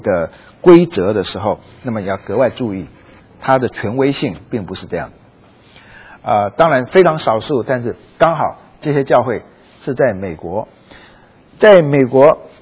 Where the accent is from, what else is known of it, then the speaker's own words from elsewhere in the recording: China; 那个地方有点像我们中国人想象最穷困的可能是